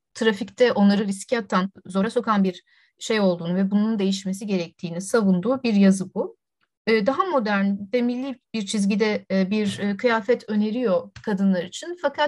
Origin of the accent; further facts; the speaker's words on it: Istanbul, Turkey; Çünkü ben doğma büyüme İstanbulluyum.